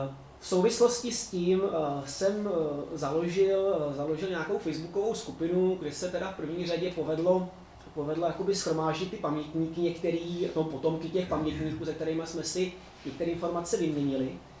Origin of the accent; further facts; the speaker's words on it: Beroun, Central Bohemian Region, Czechia; protože já jsem vlastně z Berouna